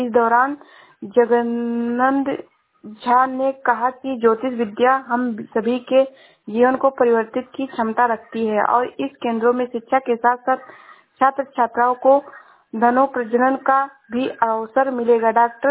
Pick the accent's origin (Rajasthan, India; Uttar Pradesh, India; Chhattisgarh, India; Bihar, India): Uttar Pradesh, India; मैं जिला श्रावस्ती से हूँ।